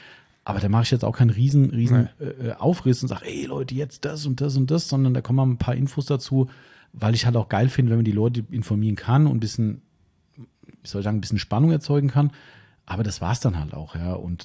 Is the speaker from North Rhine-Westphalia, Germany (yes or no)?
no; Waldems, Hesse, Germany; Also bin jetzt hier nicht in Waldems geboren, aber halt mein Ursprungsort, wo ich aufgewachsen bin